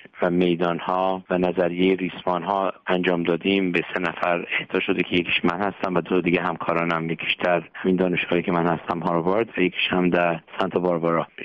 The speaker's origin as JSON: {"language": "Persian", "country": "Iran", "tie": "born or raised there", "moved": "as an adult", "lives_now": "United States", "said": "من در ایران متولد شدم در یک خانواده با 2 برادر دیگه. دبیرستان البرز تحصیل کردم، بعد از دبیرستان به آمریکا اومدم برای ادامه تحصیل و از اون موقع بعد اینجا مقیم هستم."}